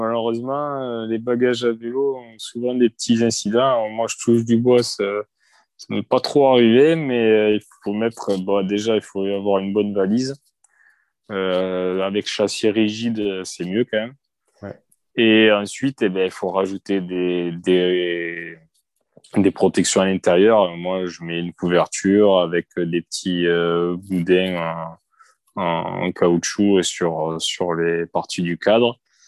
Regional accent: Occitanie, France; also born or lived in Seine-et-Marne; now in Marseille, France; je suis à Marseille actuellement, mais je suis pas originaire de Marseille. Donc, moi, j'étais plutôt originaire de l'Hérault.

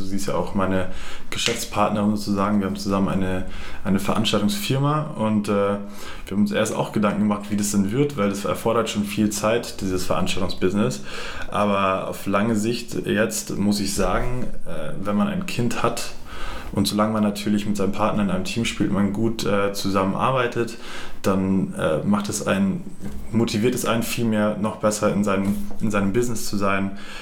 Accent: Munich, Bavaria, Germany; ich bin aus München, ich bin Münchner Kindl, ich bin 27 Jahre alt

